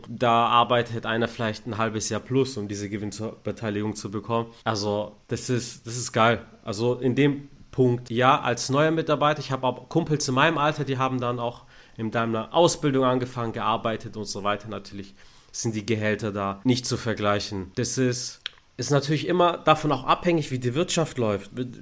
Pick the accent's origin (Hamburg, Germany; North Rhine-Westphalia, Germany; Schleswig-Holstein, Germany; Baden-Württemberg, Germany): Baden-Württemberg, Germany; Stuttgart; ich bin in Stuttgart geboren, aufgewachsen und wir waren gemischt, alles. Ich bin mit Deutschen aufgewachsen, mit Türken, Italienern, Griechen, alles.